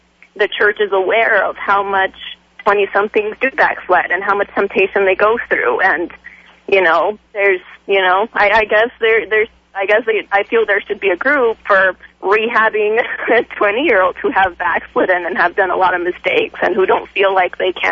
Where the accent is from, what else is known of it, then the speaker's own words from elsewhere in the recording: Mexico; I'm originally from Mexico. I had an awesome church down in Mexico. My parents moved us up here